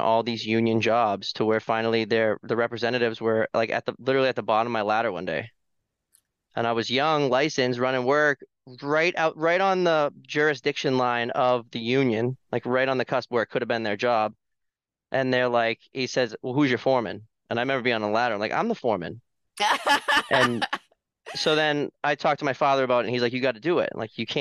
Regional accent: Massachusetts, United States; I'm born and raised in central Massachusetts.

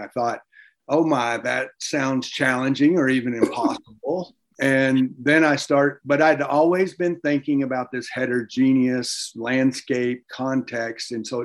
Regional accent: Texas, United States; But I was raised in Texas and from a somewhat of an ag background.

